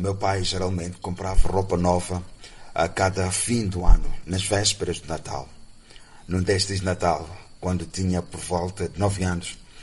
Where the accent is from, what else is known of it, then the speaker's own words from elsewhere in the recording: Beira, Sofala, Mozambique; born there; nasci na Beira, uma cidade da costa moçambicana, em 1981, num período perturbado por guerra civil. Sou de uma família de 9 filhos e eu sou filho de meio.